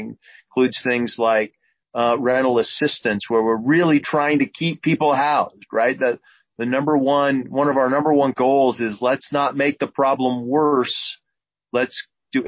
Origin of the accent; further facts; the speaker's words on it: Puyallup, Washington, United States; I'm from Puyallup